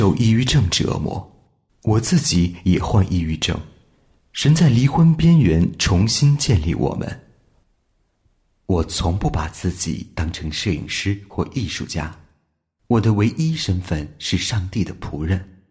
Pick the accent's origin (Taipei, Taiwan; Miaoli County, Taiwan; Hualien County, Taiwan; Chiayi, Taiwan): Chiayi, Taiwan; also born or lived in Hong Kong; 我1961年出生于香港，三岁时随父亲来到台湾嘉义开拓教会，从此在台湾落脚。虽然在基督化家庭长大